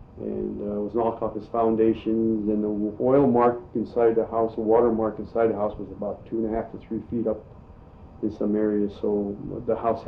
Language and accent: English; Kodiak, Alaska, United States; Growing up in Kodiak here, it was really a lot of fun. And I see the difference now with the families as to when I was growing up.